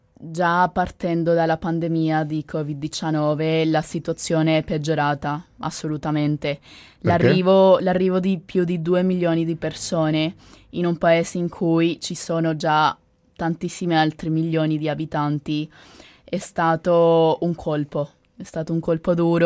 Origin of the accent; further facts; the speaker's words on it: Colombia; transito, perché non è mai stato un paese ambito per i migranti, anche per la stessa precarietà che c'è nel mio paese.